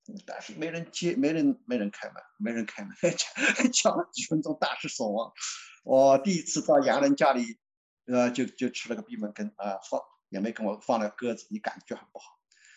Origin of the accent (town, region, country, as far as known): China